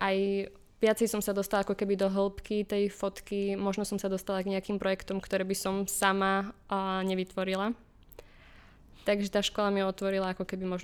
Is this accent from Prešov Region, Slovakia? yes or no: yes; Prešov, Prešov Region, Slovakia; pochádzam teda z Prešova, z malého mesta, teda je to tretie najväčšie mesto na Slovensku, na východe